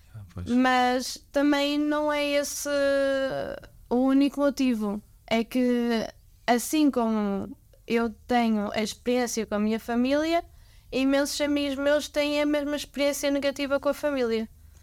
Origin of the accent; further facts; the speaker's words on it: Ovar, Aveiro, Portugal; also born or lived in Porto; apesar que eu ganhei amor pelo Porto por ter estudado lá, eu cresci em Ovar. Eu tenho amor ainda maior por Ovar do que pelo Porto.